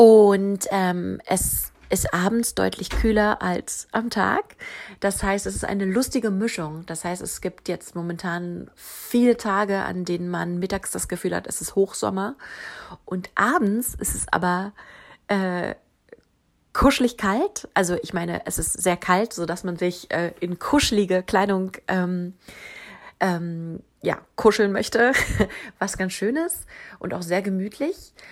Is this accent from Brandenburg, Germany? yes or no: no; Berlin, Germany; moved away as an adult; now in United States; seit 6 Jahren im Süden Kaliforniens. Ich bin gebürtige Berlinerin, deutsch-türkisch. Ich bin in Berlin aufgewachsen und bin der Liebe wegen ausgewandert mit Sohn und Mann